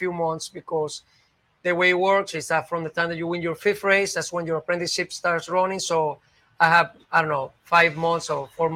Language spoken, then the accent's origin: English; Venezuela; I'm from Venezuela